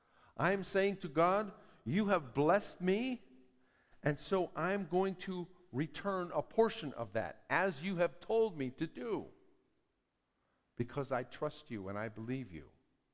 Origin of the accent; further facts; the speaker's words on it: Washington, United States; I grew up in Northwest Washington and spent a few high school summers laboring